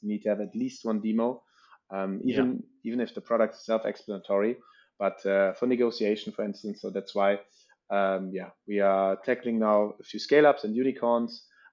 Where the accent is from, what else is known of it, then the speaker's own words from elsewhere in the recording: Northern Germany, Germany; I'm the co-founder and CEO of LeadJet. I'm actually coming from Northern Germany. I have a French name.